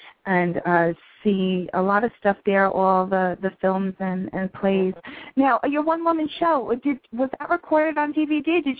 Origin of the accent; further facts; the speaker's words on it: Yonkers, New York, United States; I mean, I'm originally from Yonkers, New York, but it's been pretty cold this winter, a lot of snow this year.